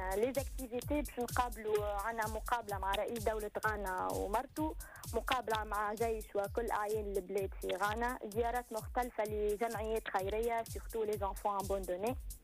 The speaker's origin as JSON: {"language": "Arabic", "country": "Tunisia", "said": "بعثت ميل قلت أنا تونسية راني مانكا هكا وهكا وهكا، ولا عيطوا لي كلموني قالوا لك تكون أول تونسية. فرحت على الأخر"}